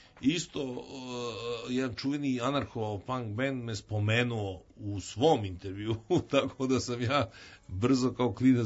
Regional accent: Belgrade, Serbia; ja sam odrastao pored Beogradskog Hyde Parka

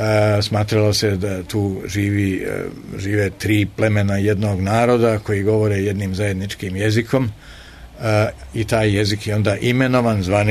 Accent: Sarajevo, Federation of Bosnia and Herzegovina, Bosnia & Herzegovina; Ja sam rođen i odrastao u Sarajevu, u jednoj sredini koja je bila možda multikulturna, ali jednojezična.

